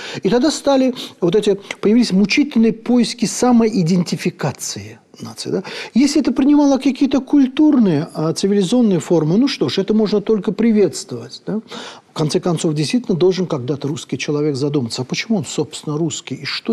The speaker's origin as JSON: {"language": "Russian", "country": "Azerbaijan", "tie": "born or raised there", "said": "Вот у меня на родине до сравнительно недавнего времени, ну, по сути, до распада СССР, поголовно почти очень многие азербайджанцы носили фамилии, корни которых были национальны, да, а вот окончания русские, да. … Ов, это русское окончание."}